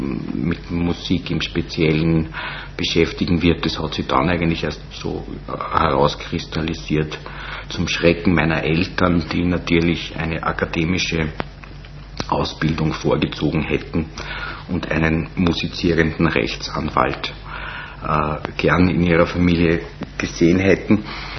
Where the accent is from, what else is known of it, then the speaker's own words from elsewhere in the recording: Melk, Lower Austria, Austria; also born or lived in Vienna; die Oberstufe im Stift Melk. Ja, da bin ich dann wieder an meinen Geburtsort zurückgekehrt.